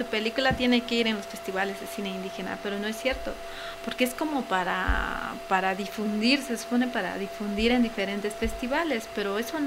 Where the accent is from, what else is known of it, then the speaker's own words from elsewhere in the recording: Zinacantán, Chiapas, Mexico; de que no me gusta folclorizar mi pueblo